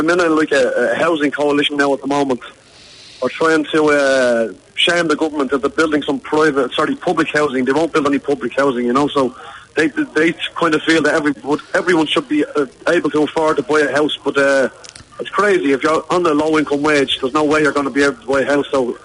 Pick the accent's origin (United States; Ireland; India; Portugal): Ireland; Dublin, County Dublin; I grew up in North Dublin, in Dublin City, the north side